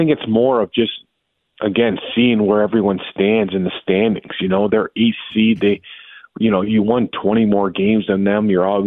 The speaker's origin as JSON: {"language": "English", "town": "Sault Ste. Marie", "region": "Ontario", "country": "Canada", "tie": "born or raised there", "said": "He played in my hometown in Sault Ste. Marie."}